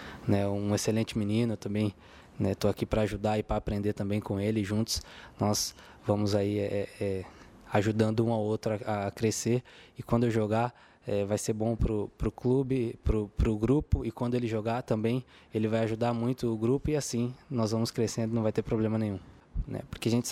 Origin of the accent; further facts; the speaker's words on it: São Paulo, Brazil; tenho 28 anos, sou natural de São Paulo.